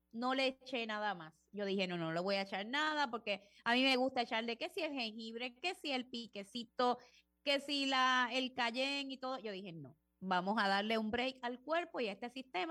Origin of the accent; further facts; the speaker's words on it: Loíza, Puerto Rico; Exacto, yo soy de acá, ya, soy de Loíza.